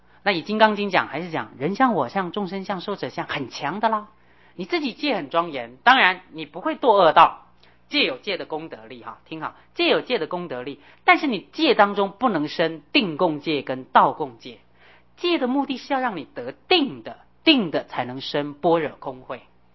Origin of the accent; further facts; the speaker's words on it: China; 我们中国人常说这滴水之恩啊永生难忘